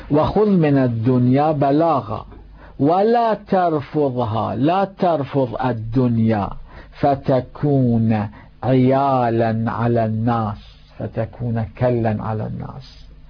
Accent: Karbala, Karbala Governorate, Iraq; وكان عندنا في كربلاء المقدسة إنسان يقال عنه

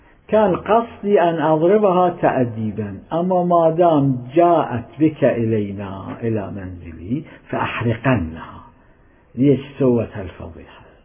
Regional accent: Iraq; كان عندنا في العراق

